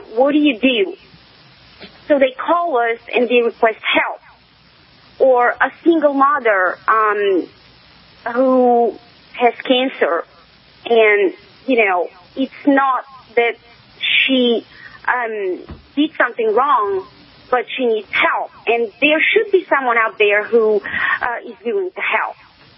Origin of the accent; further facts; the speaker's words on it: Bulgaria; Well, let me tell you, I'm originally from Bulgaria, and we have a different set of problems there.